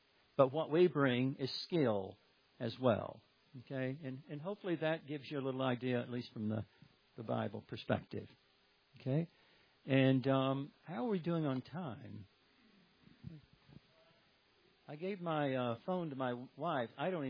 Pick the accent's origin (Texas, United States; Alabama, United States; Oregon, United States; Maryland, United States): Alabama, United States; You know, I grew up in North Alabama on a farm, and I was very rebellious, struggled greatly.